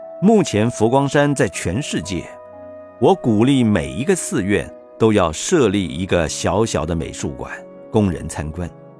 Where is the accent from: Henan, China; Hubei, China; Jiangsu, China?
Jiangsu, China; Yangzhou; 看中我是扬州人，给我在扬州捐建一个图书馆的因缘